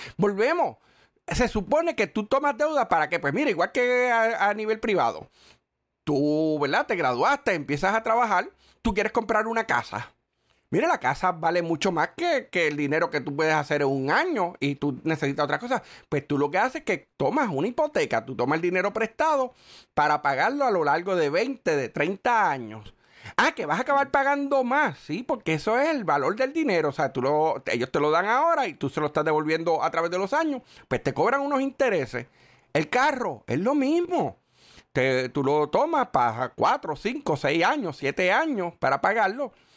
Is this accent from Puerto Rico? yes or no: yes; Puerto Rico; somos los puertorriqueños los que tenemos que pagar o enfrentarnos a las consecuencias